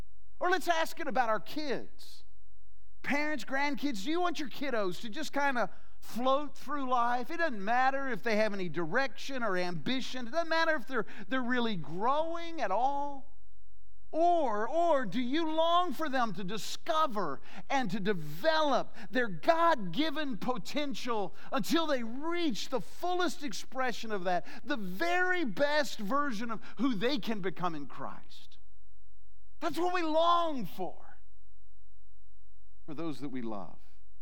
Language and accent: English; Michigan, United States; Little church, I grew up in Michigan.